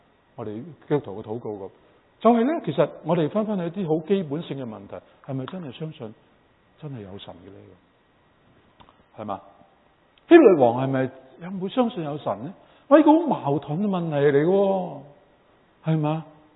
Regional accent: China; 但系譬如我哋中国人嗰个嘅文化背景咧

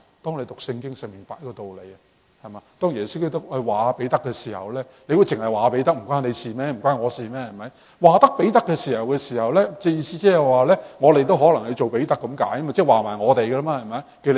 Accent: China; 可能我哋中國人咧叫壽衣嗰啲咁嘅嘢啦

